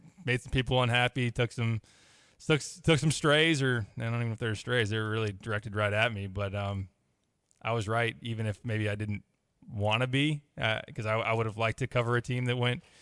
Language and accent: English; Champaign, Illinois, United States; when I was a student like you there at U of I, and I grew up in Champaign